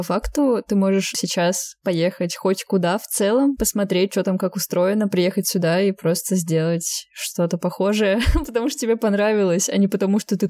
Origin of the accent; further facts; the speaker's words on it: Prokopyevsk, Kemerovo Oblast, Russia; born there; я родилась в Прокопьевске, и соседний город Новокузнецк.